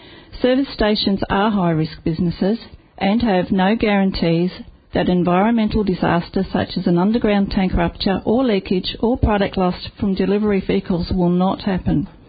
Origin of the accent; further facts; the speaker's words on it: Redland Bay, Queensland, Australia; I'm from Redland Bay.